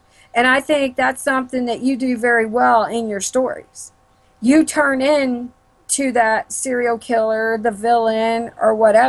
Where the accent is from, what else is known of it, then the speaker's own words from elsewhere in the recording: Temple Terrace, Florida, United States; I grew up in Temple Terrace, so it wasn't right in Tampa.